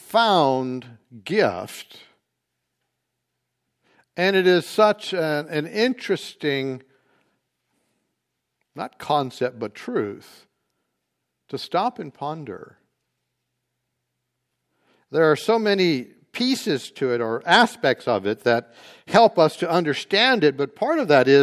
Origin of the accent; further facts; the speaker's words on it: North Carolina, United States; I grew up in Eastern North Carolina amongst Free Will Baptists, and they believe that you can lose it.